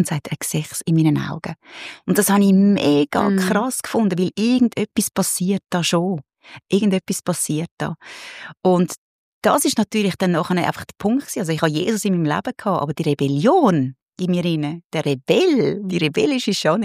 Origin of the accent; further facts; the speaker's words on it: Switzerland; wir als Schweizer